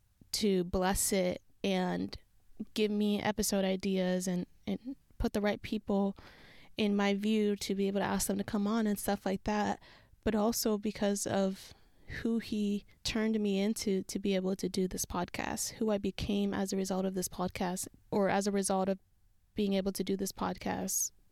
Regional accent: San Francisco, California, United States; now in Los Angeles, United States; I'm in LA, but I had just moved back out here because this is where I'm from San Francisco.

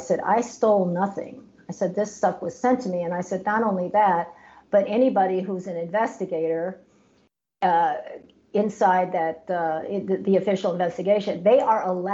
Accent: Haiti; now in United States; I mean, I grew up in Papa Doc's Haiti. Okay. I grew up under a real live dictatorship.

